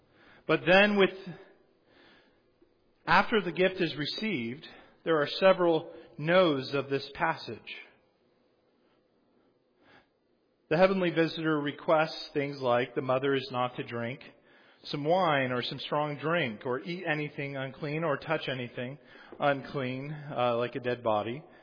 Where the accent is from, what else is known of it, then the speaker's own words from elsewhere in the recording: San Diego, California, United States; I grew up in San Diego, and my dad was a captain in the Navy